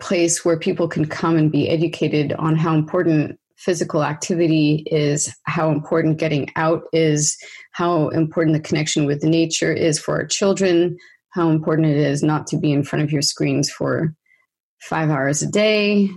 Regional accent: Canada; moved away; I'd like to answer that as a Canadian who's lived abroad for a long time.

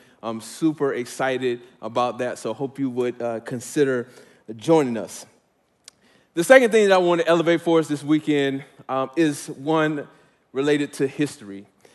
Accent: Miami, Florida, United States; I lived down the street or about a block and a half from Richmond Park, where I grew up in Miami, Florida

